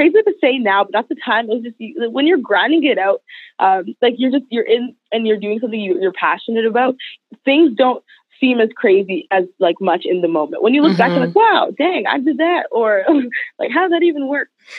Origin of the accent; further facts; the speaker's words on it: Canada; I imagine me born and raised in Canada, just moving to a different city, have a hard time finding hairstyles.